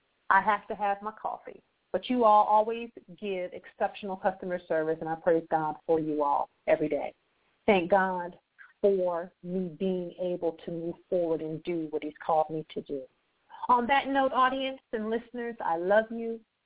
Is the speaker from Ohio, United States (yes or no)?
yes; Akron, Ohio, United States; I'm an evangelist, born and raised in Akron, Ohio, the same city and state the famous King LeBron James of the Miami Heat is from. Akron is a very small place